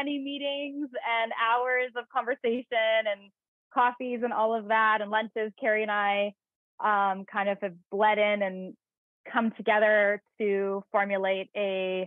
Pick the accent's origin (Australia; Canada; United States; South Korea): Canada; I am originally from Canada. I've been coming to Nosara for 10 years, working with different students in different capacities at schools, in small groups, independently.